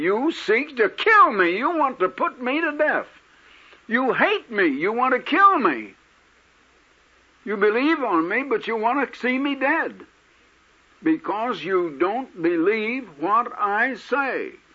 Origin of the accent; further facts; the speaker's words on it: Iowa, United States; born there; now in Arizona, United States; My father was still a little farther west in Indiana, and I was born in Iowa, and now my sons were born in Oregon.